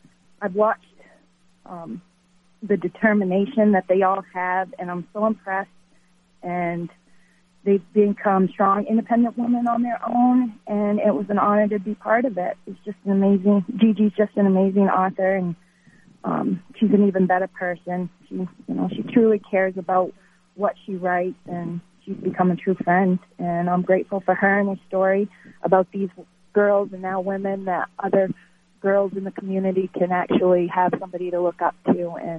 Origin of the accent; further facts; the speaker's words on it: Harrington, Maine, United States; I live in Harrington, Harrington, Maine. I've lived here my entire life, fished here my entire life.